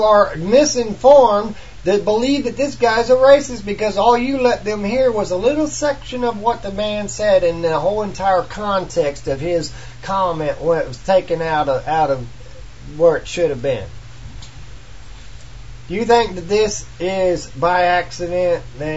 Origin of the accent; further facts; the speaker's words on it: United States; As an American, I love all these nations out here.